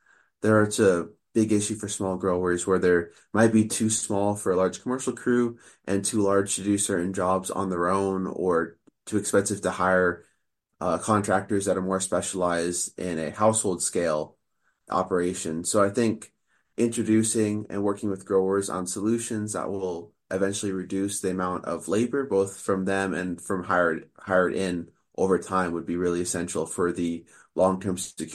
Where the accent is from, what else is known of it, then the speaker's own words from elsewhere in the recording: Sacramento, California, United States; So I grew up in the Sacramento area and I got interested in agriculture because my mom's side in Philippines, they're farmers, so they grew coconuts and rice.